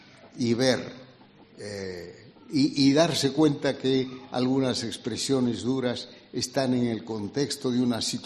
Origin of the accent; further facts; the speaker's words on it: Peru; Yo vengo del Perú, donde nuestra cultura es machista, es machista.